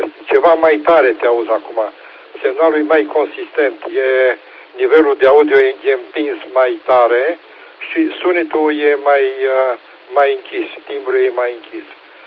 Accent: Timișoara, Timiș County, Romania; sunt din Timișoara

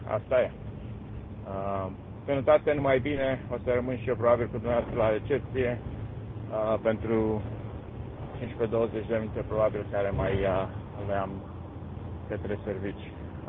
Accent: Craiova, Dolj, Romania; sunt original de la Craiova

